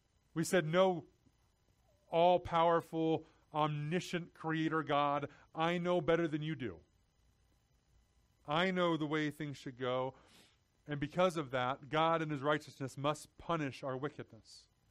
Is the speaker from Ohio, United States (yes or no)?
no; Texas, United States; But that's because I'm from Texas.